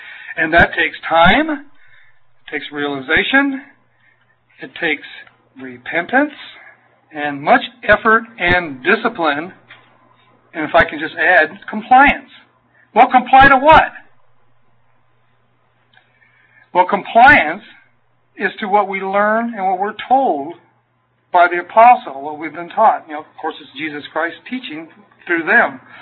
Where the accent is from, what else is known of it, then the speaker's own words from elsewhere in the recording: Arkansas, United States; born there; I can say that. I was born in Arkansas.